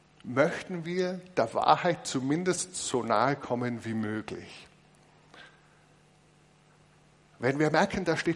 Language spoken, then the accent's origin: German; Austria; Ich habe noch keine wahlwerbende Partei gesehen, zumindest bei uns in Österreich, die sich hinstellt und sagt, wir wollen Böses für Deutschland.